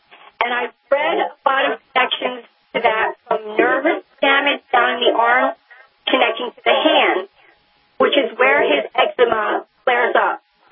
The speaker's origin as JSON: {"language": "English", "region": "Tennessee", "country": "United States", "said": "I'm from Tennessee."}